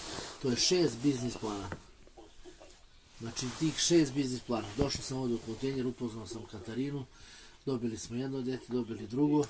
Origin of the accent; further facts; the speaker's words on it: Lipljan, Kosovo; Rođen sam u Starogradsku, opština Lipljan. Tamo je bilo sve super, detinjstvo, majka, baba.